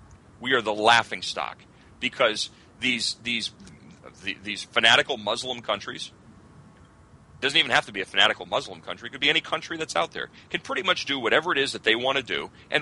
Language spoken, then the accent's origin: English; Massachusetts, United States; moved away as an adult; and I come from Massachusetts, so I understand what a bastion of socialism and liberalism that place is. It's a cesspool, which is why I got out.